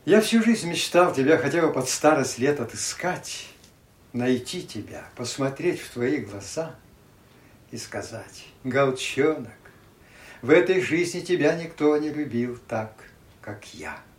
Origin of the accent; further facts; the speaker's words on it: Russia; also born or lived in Baltic states; мы выходцы из России. В Прибалтике стали людьми даже не второго, наверное, третьего сорта.